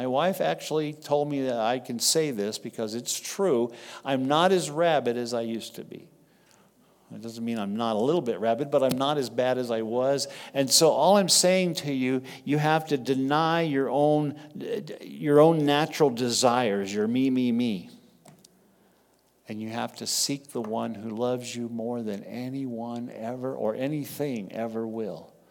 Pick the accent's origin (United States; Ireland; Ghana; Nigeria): United States; Texas; I grew up in Texas. I was saved in San Diego, California.